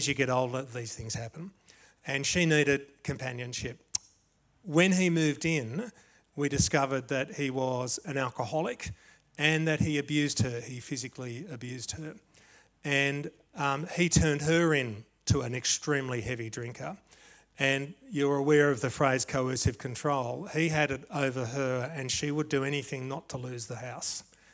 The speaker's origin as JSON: {"language": "English", "town": "Sydney", "region": "New South Wales", "country": "Australia", "tie": "born or raised there", "said": "I'm a Sydney boy. I grew up born in Balmain Hospital in 1969"}